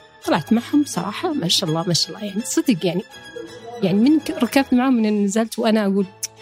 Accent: Eastern Province, Saudi Arabia; أنا كنت من الشرقية بأجي عند البحر

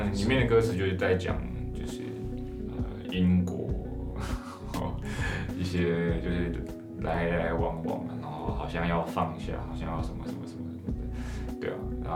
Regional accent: Taiwan; 那其实我是客家的，但是我不会讲客家话，因为我爸爸也不会。那至少我是台湾人嘛

